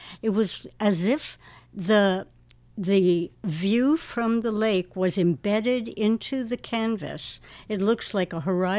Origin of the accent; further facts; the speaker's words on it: Canada; now in United States; I'm Canadian, and I was always looking for where's home all over the world. And finally, I ended up coming up to the Catskills by a friend I met in Guatemala.